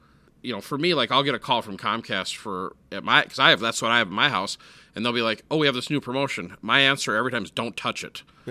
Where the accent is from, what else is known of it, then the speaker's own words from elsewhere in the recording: Minneapolis, Minnesota, United States; Yeah, you know, I grew up in Minneapolis.